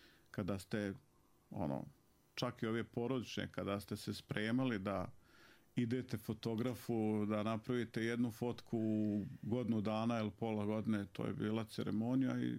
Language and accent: Bosnian; Glamoč, Federation of Bosnia and Herzegovina, Bosnia & Herzegovina; born there; jer ja sam rođen u Glamoču i imam roditeljsku kuću tamo